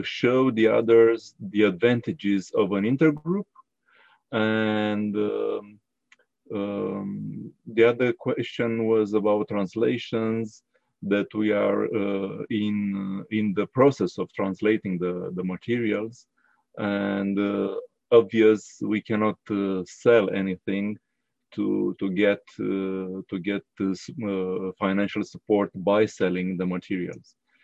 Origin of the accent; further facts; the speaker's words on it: Romania; English is a second language; I'm from Romania.